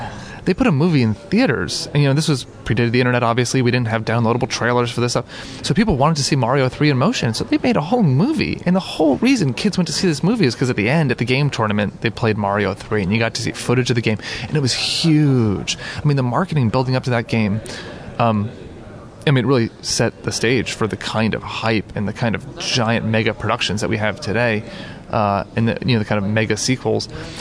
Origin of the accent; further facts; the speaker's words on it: Philadelphia, Pennsylvania, United States; I'm from Philadelphia, so not far from Steve